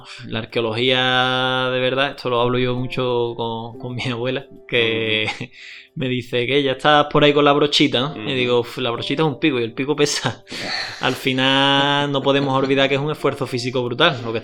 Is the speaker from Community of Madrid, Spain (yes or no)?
no; Algeciras, Andalusia, Spain; Y seguramente lo lleve para mi tierra. Algo relacionado con Algeciras, el campo de Gibraltar, lo que se pueda.